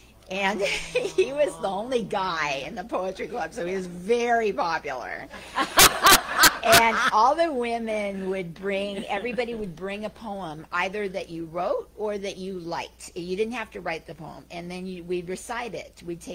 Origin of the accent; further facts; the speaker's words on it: California, United States; I grew up in Northern California.